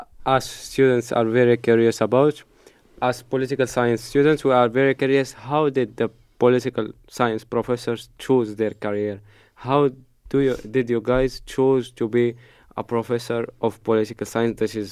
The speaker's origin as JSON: {"language": "English", "country": "Morocco", "moved": "as an adult", "lives_now": "Spain", "said": "I came here to study from Morocco. I came to Spain and the experience was really amazing."}